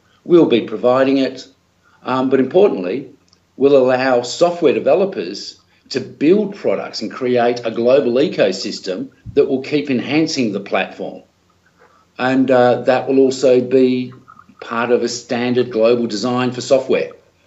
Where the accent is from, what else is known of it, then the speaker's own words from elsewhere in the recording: Australia; being an Australian.